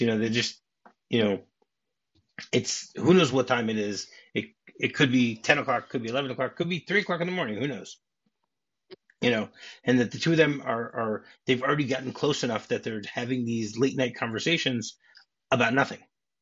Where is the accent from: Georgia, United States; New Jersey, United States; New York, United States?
New Jersey, United States; I grew up in the New Jersey area. So Channel 11, I know what it is.